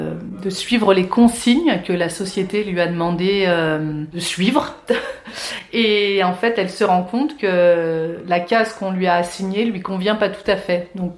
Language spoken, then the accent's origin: French; Lyon, Auvergne-Rhône-Alpes, France; moi je suis lyonnaise voilà, de naissance. J'ai vécu à Lyon du coup jusqu'à mes 38 ans.